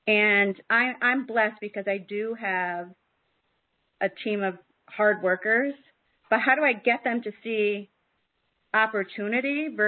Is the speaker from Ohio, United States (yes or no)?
no; Berlin, Connecticut, United States; I am from Berlin, Connecticut. I'm in the U.S.